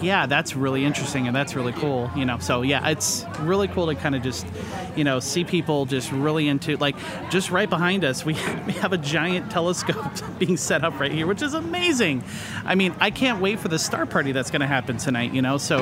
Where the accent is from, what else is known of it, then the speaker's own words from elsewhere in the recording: Austin, Texas, United States; I'm from Austin, Texas.